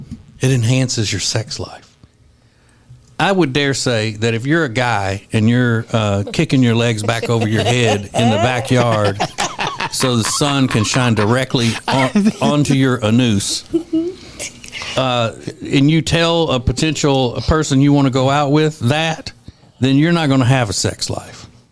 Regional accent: United States; I'm an American.

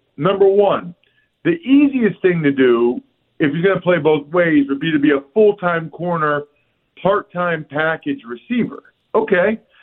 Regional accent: Reading, Pennsylvania, United States; born or raised there

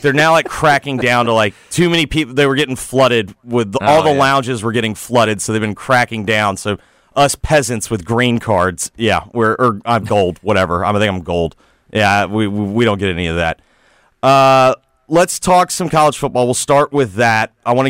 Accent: Memphis, Tennessee, United States; so I'm born and raised in Memphis

